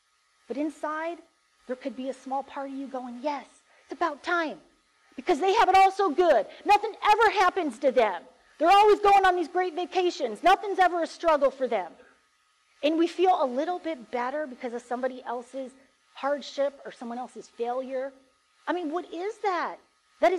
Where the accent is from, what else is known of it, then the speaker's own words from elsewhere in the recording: United States; Is it because I'm an American? I mean, we live in a, you know, Western civilized society, and that's just how we roll in America.